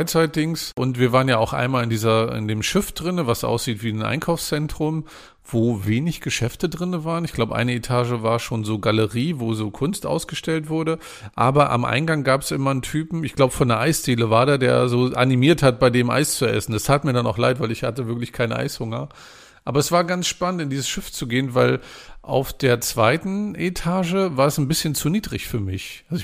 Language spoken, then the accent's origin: German; Northern Germany, Germany; was ich als Norddeutscher ganz gut finde.